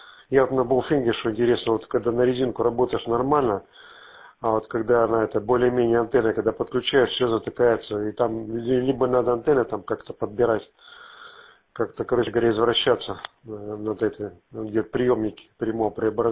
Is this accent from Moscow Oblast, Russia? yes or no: no; Voronezh, Voronezh Oblast, Russia; also born or lived in Germany; now in Chelyabinsk, Russia; я сам это родом из Воронежа, так что как-то вот так вот. Просто тут много в Челябинске тут живу когда-то, ну, частично в Воронеже, в Германии жил, потом в Челябинск уехал.